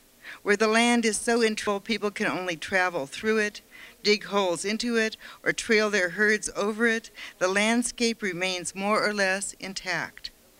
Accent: Chicago, Illinois, United States; The hot, humid air reminds me of the Midwest, where I was raised in Chicago, the prairie city with no prairie in sight.

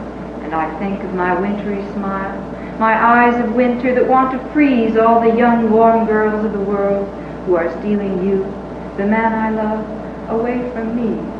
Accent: California, United States; I grew up in Southern California. Means that I grew up without any snow and ice, any of the things that winter really represents for those of us who live on the East Coast.

